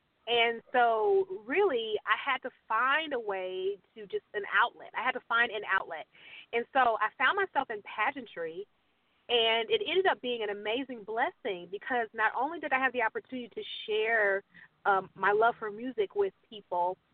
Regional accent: Oklahoma, United States; I'm from Oklahoma, and I was born singing.

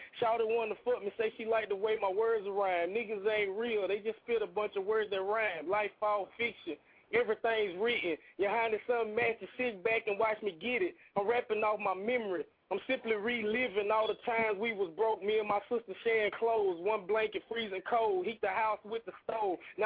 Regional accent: Waynesboro, Mississippi, United States; now in Hattiesburg, United States; Yeah, you know what I'm from Waynesboro, Mississippi. I'm living in Hattiesburg now, you know.

